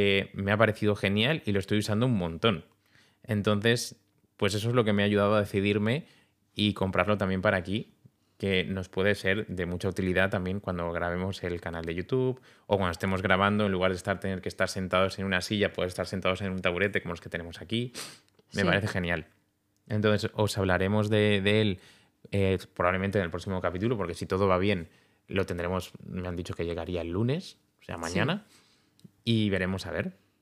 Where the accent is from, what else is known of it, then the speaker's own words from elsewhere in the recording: Catalonia, Spain; born there; la fábrica está a 10 kilómetros de donde el pueblo donde nací, en Cataluña